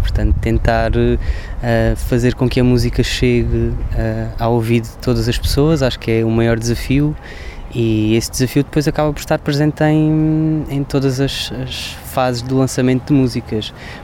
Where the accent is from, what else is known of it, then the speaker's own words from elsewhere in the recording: Alentejo, Portugal; eu sou do Alentejo e, portanto, sendo do Alentejo, há uma coisa que me acompanha desde cedo, que é o gostar de estar à mesa.